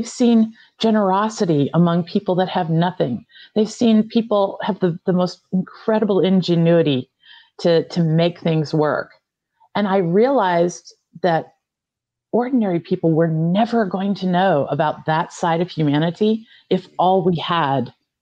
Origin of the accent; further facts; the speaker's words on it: Illinois, United States; now in Vermont, United States; my husband and I are both dentists, and we're from a small Midwestern town. We grew up in Illinois, and we've lived in Vermont all these years, another rural town.